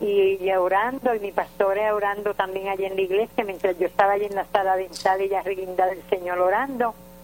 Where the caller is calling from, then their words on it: Carolina, Puerto Rico; De Villa Carolina, ahí está mi doctor.